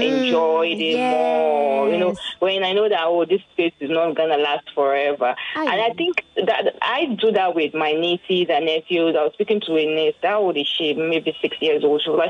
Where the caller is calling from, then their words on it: Yaba, Lagos, Nigeria; I'm calling from Yaba.